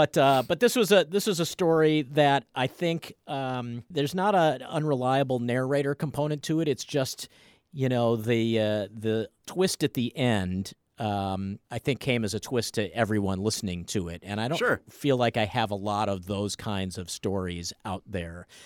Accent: Washington, District of Columbia, United States; I grew up in the Washington, D.C. area

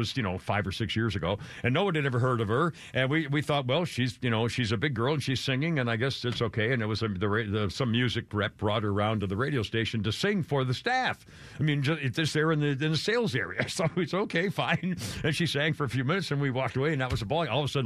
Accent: United States; I'm an American, damn it, and all those things are lies.

